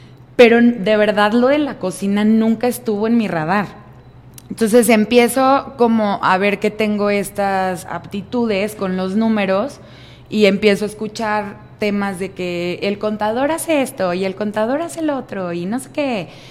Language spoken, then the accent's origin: Spanish; Mexico; como buena educación mexicana